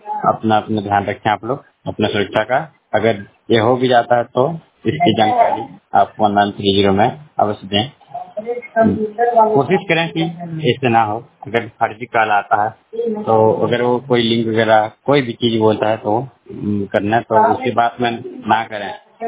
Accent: Deoghar, Jharkhand, India; मैं झारखंड का देवघर डिस्ट्रिक्ट के रहने वाला हूँ। मेरा उम्र 20 साल है, मैं अभी 12वीं कर रहा हूँ।

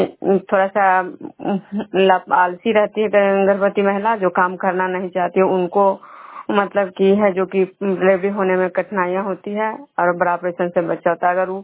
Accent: Bishnupur, Bihar, India; मैं बिष्णुपुर ग्राम खजरा पंचायत नालंदा जिला नहनोसा प्रखंड की निवासी हूँ।

